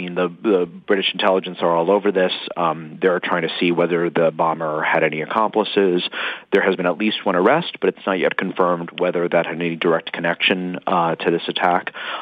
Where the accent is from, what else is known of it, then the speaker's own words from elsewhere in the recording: United States; As an American, I liken it to, you know, Chicago